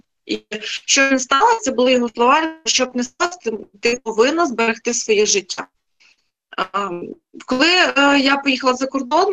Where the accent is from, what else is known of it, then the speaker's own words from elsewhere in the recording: Mykolaiv Oblast, Ukraine; ми переїхали на Миколаївщину, тому що тут моя мама, я родом з Миколаївщини, і ми приїхали сюди під час повномасштабного вторгнення.